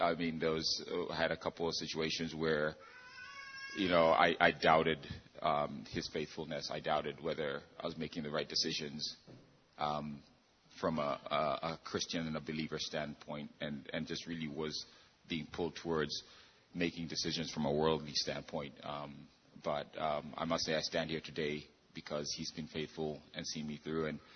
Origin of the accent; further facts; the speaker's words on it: Kenya; moved away as an adult; now in St. Louis, United States; I'm originally from Kenya. I came here when I was 19, went to college, stayed here, met my wife Teresa here in St. Louis